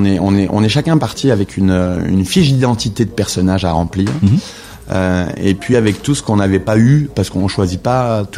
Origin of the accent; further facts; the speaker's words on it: Angers, Pays de la Loire, France; Moi, je suis originaire d'Angers.